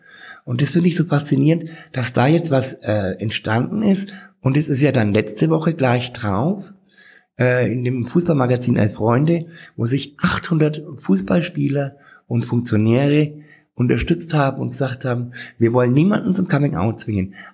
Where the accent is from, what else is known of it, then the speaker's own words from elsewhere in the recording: Bad Windsheim, Bavaria, Germany; Ich bin in Bad Windsheim aufgewachsen, das ist 50 Kilometer von hier, ein kleiner Ort mit damals 17.000 Einwohnern.